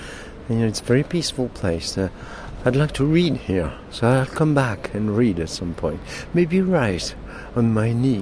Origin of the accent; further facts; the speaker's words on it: Saint-Étienne, Auvergne-Rhône-Alpes, France; English is a second language; In fact, I am from Saint-Étienne, which was at some point the capital for the cycle building.